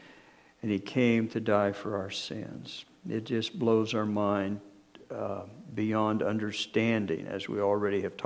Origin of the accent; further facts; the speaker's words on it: Texas, United States; accent: Texas; I still have a little of my Texas accent.